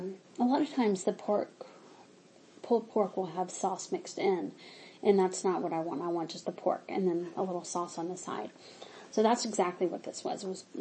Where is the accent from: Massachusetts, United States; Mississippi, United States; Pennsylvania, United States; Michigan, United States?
Mississippi, United States; I grew up in Mississippi, and barbecue in the South is a big thing.